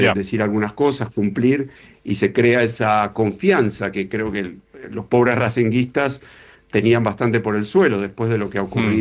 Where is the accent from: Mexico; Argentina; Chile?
Argentina; now in Santander, Spain; también soy español, soy hispano-argentino, mis abuelos maternos nacieron los dos en España, mi abuelo nació en Madrid y mi abuela nació en Burgos, ambos fallecieron en Argentina